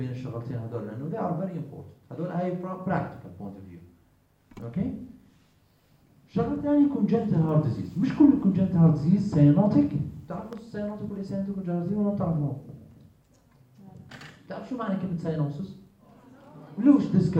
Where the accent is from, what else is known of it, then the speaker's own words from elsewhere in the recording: Jordan; في كونسبت عندنا بالأردن